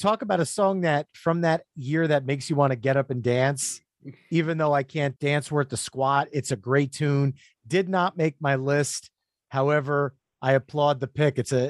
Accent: New Jersey, United States; So we're from New Jersey, honeymooning in Aruba

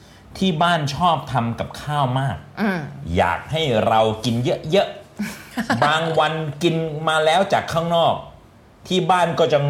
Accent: Trat, Thailand; ตอนที่พ่อผมเสียใหม่บ้านเราอยู่ที่จังหวัดตราด

